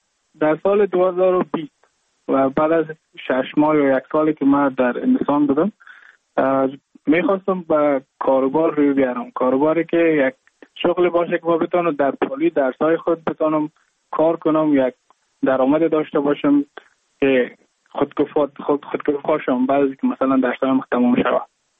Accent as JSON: {"language": "Persian", "town": "Mazar-i-Sharif", "region": "Balkh", "country": "Afghanistan", "moved": "as an adult", "lives_now": "Goa, India"}